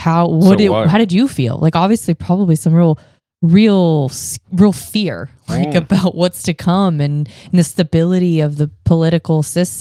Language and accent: English; Dallas, Texas, United States; You know, I grew up in Dallas going to the museum, you know, it happened there in Dallas.